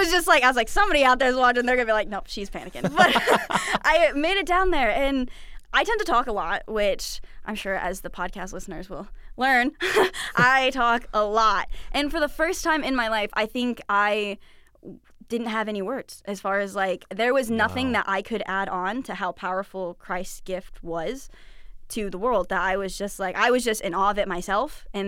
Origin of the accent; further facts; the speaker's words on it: Chesterton, Indiana, United States; So I'm from Chesterton, Indiana. It's like right off Lake Michigan, right underneath it.